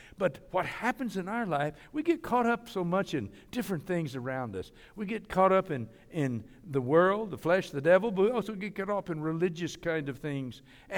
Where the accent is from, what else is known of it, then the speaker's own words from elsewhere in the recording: Muskogee, Oklahoma, United States; also born or lived in Midwest City; You know, I grew up in Muskogee, Oklahoma for about 8 years. I'm a real … Midwest City, University of Oklahoma